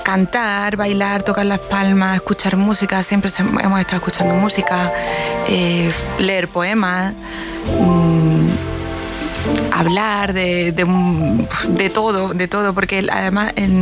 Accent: Granada, Andalusia, Spain; also born or lived in Madrid; Nací en Madrid, pero me crié en Granada, exacto, sí.

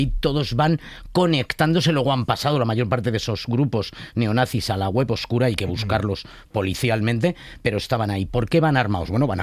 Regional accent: Spain; el segundo somos los españoles, nos resulta extraño

